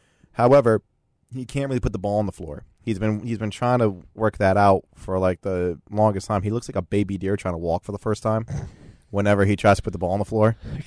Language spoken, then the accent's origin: English; Michigan, United States; I cover the Sixers, but I come from Michigan. I am a big Detroit Pistons fan.